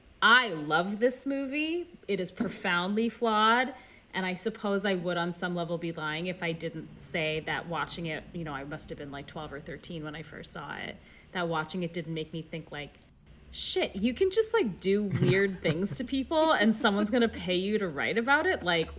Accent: Alberta, Canada; And I grew up in Alberta, so I really feel like I went from one to another.

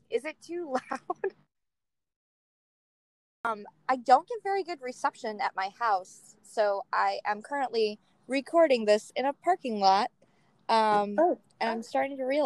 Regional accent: Milwaukee, Wisconsin, United States; moved away as an adult; now in Michigan, United States; No, I'm a Michigan transplant. Okay. I am from Milwaukee, Wisconsin originally.

